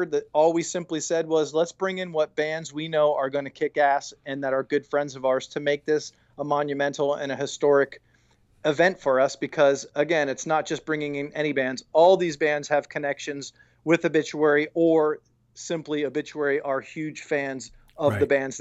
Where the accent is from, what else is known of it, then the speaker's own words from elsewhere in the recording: Tampa, Florida, United States; Because I am from Tampa. This is my town. I've been here 30 years. I love this town.